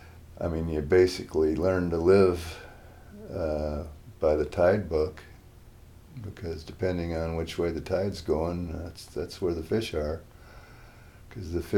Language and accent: English; Wyoming, United States; And, for instance, growing up in Yellowstone Park in the summertime, there are lots of people.